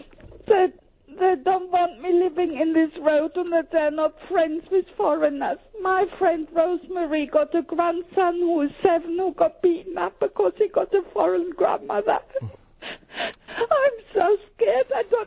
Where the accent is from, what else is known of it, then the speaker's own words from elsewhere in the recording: Germany; now in England; I came from Germany in 1973. My late husband was British. I've lived here for 43 years.